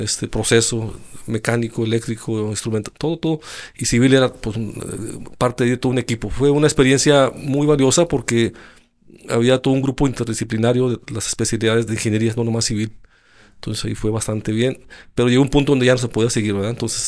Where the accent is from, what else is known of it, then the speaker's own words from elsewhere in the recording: Durango, Mexico; moved away as an adult; now in Monterrey, Mexico; Tuve la oportunidad de venir a Monterrey a estudiar. Yo soy nacido en Durango, soy duranguense. Hice la prepa ahí.